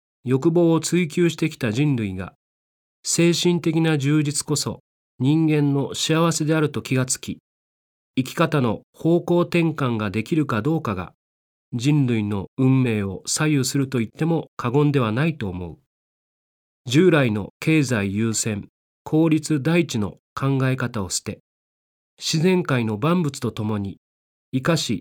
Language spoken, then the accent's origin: Japanese; Tokyo, Japan; 私の出身地は東京都です。現在の年齢は48歳ですが、そのうちの約38年間東京に住んでいました。